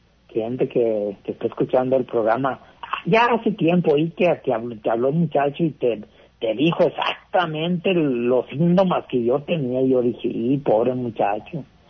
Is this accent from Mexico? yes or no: yes; San Julián, Jalisco, Mexico; also born or lived in Guadalajara; En eso me vine para acá, para mi pueblo, para San Julián.